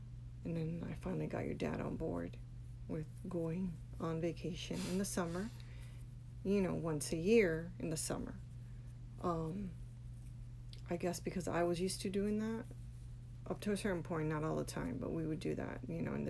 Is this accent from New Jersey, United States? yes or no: yes; New Jersey, United States; born there; now in Miami, United States; Well, I've only lived here in Miami, and then I was born in New Jersey.